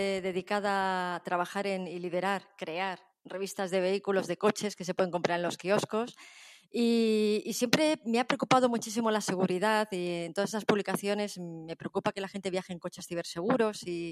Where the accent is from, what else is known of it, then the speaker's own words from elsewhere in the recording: Madrid, Community of Madrid, Spain; soy madrileña